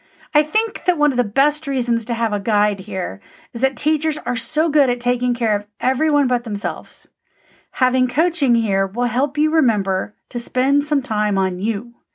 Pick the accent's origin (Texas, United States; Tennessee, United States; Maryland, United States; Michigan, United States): Texas, United States; That only. You can tell I'm Texan here.